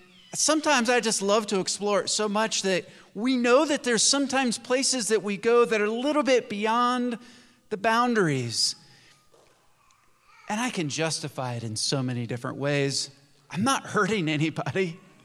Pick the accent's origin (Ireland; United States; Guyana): United States; Appalachia; I suspect that we as Appalachian people like the word trespass.